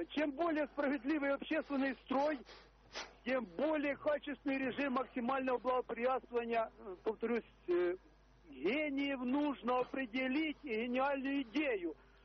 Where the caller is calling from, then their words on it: Poltava, Poltava Oblast, Ukraine; из Полтавы.